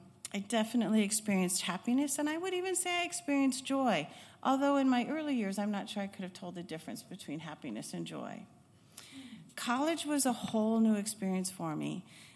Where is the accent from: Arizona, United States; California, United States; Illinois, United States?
Illinois, United States; Chicago; We moved to Chicago after graduation, back to my hometown.